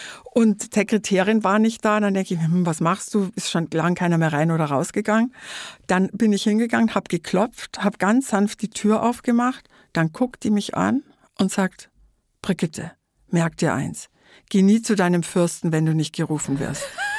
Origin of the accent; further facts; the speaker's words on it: Trostberg, Bavaria, Germany; die Zeitung in meiner Heimatstadt gearbeitet, das Trostberger Tagblatt.